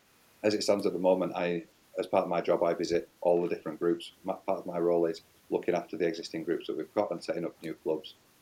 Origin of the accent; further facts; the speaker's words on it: United Kingdom; Because, you know, well, we're British at the end of the day.